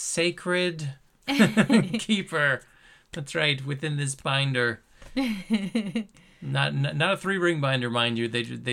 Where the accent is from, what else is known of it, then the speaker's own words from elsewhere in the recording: New York City, New York, United States; because we're from New York City, we never see anything like that.